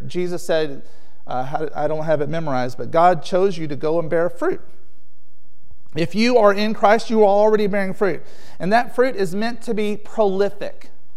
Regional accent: the South, United States; So I'm from the South, so we have granddaddies and grandmamas down there.

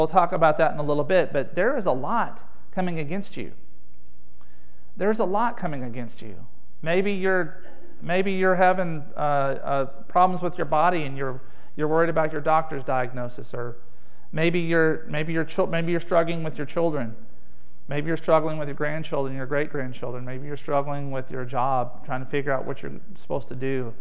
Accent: Huntsville, Alabama, United States; back in my hometown, Huntsville, we had this panoply of the arts.

